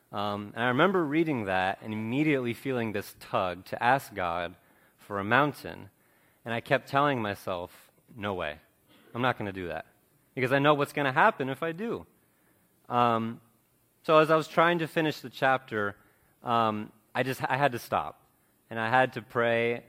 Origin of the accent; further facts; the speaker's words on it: Italy; also born or lived in Joplin, Missouri, United States; now in United States; I was born in Joplin, Missouri. My parents met at Ozark Christian College, and my dad felt called to be a missionary. So when I turned one, we moved to Italy. So I grew up learning the language, experiencing the culture.